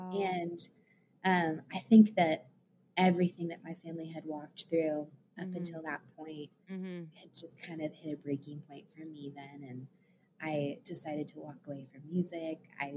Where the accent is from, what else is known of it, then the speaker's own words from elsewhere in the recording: Tampa, Florida, United States; The very short version is that I am a Florida native. I'm from Tampa. And I grew up there. I was born there.